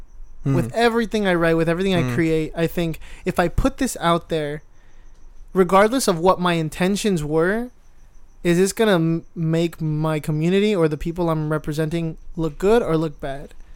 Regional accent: Los Angeles, California, United States; I completely agree that where we grew up in Southeast LA, that shit was just a thing people say, and they still say it to this day.

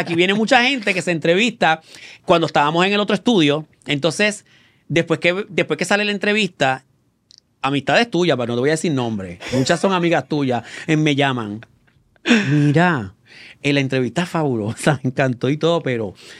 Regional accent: Río Piedras, Puerto Rico; also born or lived in France; yo siempre he dicho que yo soy europea criada en Río Piedra

